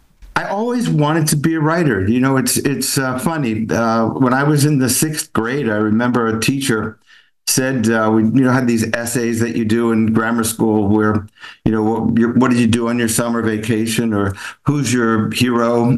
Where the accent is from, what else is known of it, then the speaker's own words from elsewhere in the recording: Newark, New Jersey, United States; I'm from Newark, New Jersey. I'm here on scholarship.